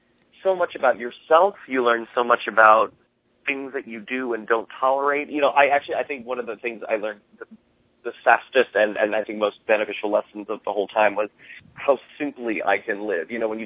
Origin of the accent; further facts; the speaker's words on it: Florida, United States; I did. I grew up in South Florida. Went to the University of Florida.